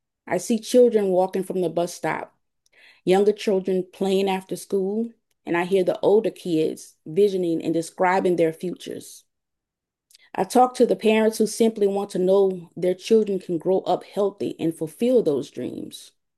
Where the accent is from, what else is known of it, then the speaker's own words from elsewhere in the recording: Louisiana, United States; As a child growing up in Cancer Alley, I suffered from severe asthma that often made it difficult just to be a kid.